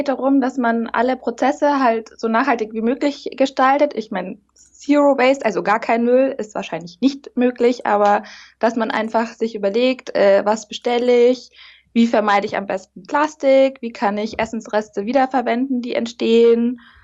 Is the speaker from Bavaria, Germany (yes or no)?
yes; Munich, Bavaria, Germany; ich komme aus München, ich bin 32 Jahre alt.